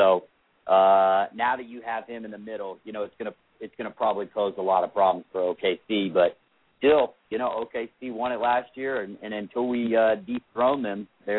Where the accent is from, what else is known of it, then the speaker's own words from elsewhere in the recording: Houston, Texas, United States; All due respect, I'm from Houston, Texas. I've been to Dallas. I've been to Houston.